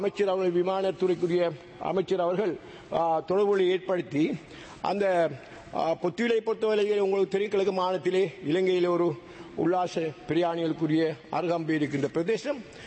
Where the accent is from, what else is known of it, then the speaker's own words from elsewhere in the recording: Addalaichenai, Eastern Province, Sri Lanka; எனது சொந்த ஊரான அட்டாளைச்சேனையிலே ஒரு இயற்கையான ஆறு இருந்தது.